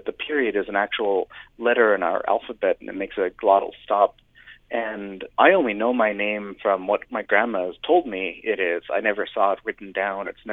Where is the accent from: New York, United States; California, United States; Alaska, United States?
Alaska, United States; Hoonah; I'm Klingit. I'm a raven from the Desitan clan. I'm a child of the Chukanedi. I'm a grandchild of the Kagwantan. I'm from the village by the cliff called Drum. I'm from the Lee of the North Wind people's territory, now living in exile. Today people call that Huna, Alaska.